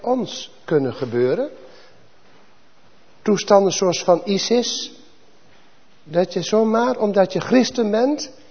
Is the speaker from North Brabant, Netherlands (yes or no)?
no; Drenthe, Netherlands; Ik kom uit Drenthe, wat een armoedig land is. Veenkoloniën, zand.